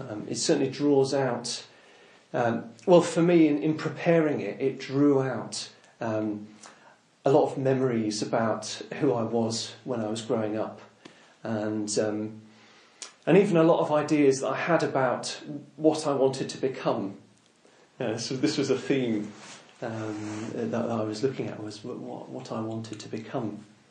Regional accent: Oxford, South East England, United Kingdom; I come from Oxford. I don't know whether you said that, but I live in Oxford, in England.

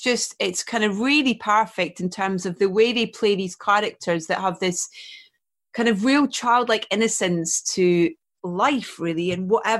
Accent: Scotland, United Kingdom; I grew up in Scotland

